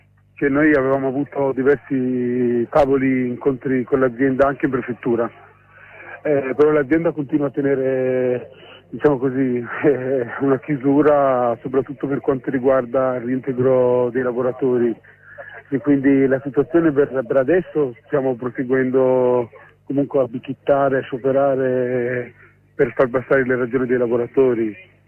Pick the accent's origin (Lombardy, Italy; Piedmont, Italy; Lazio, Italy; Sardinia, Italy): Piedmont, Italy; Turin; Noi siamo da Torino, qua a dare solidarietà ai lavoratori.